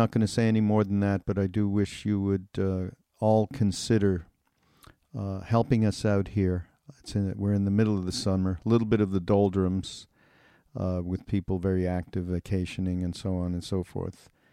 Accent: Montreal, Quebec, Canada; actually from my hometown in Montreal.

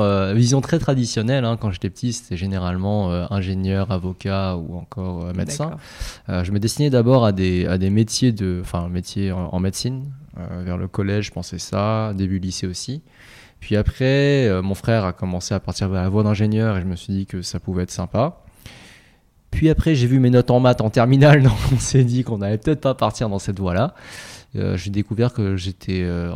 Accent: Noisy-le-Grand, Île-de-France, France; also born or lived in Paris; Alors, d'abord, on a grandi à Noisy-le-Grand avant de déménager pour Paris dans le 3e arrondissement.

